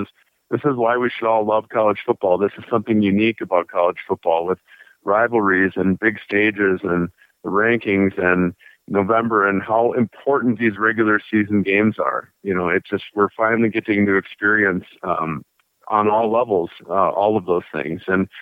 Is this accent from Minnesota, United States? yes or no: yes; Minnesota, United States; I grew up in Minnesota. I played for the Gophers